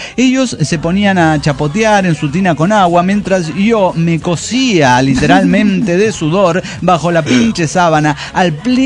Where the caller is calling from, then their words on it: Córdoba, Argentina; de Córdoba, Argentina.